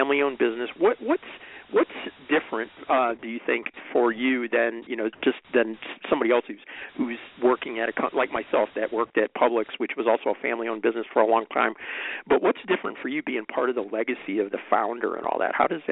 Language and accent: English; Detroit, Michigan, United States; I grew up in Detroit, and there were White Castles all over the place